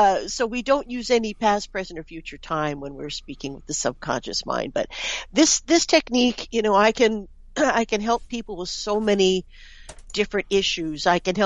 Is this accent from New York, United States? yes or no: yes; New York City, New York, United States; I'm from New York City, so I love Philadelphia.